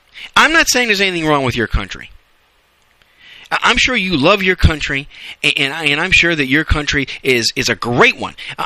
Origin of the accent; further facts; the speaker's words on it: United States; I'm just saying, thank God that I am an American.